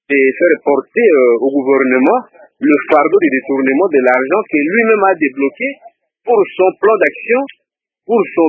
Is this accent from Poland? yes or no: no; DR Congo; moi je suis congolais, je ne suis pas américain.